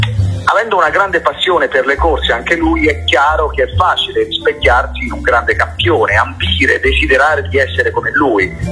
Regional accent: Umbria, Italy; quando vengo in Umbria sono sempre doppiamente emozionato, perché insomma uno è la mia terra, ci sono cresciuto, ci sono nato

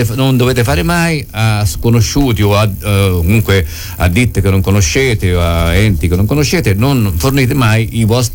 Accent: Umbria, Italy; Siamo dell'Umbria verde, siamo forse il comune più verde di tutta quanta l'Umbria.

